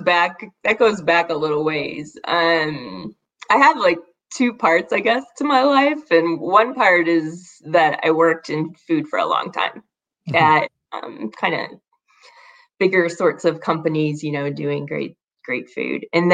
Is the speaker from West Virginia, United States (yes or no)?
no; Illinois, United States; moved away as an adult; Well, I'm originally from Illinois, but I married, I guess you'd say, a Wisconsin boy. So I've been in Wisconsin ever since.